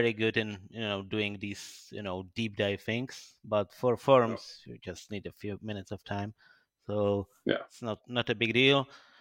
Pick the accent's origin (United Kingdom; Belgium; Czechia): Czechia; from Czech Republic.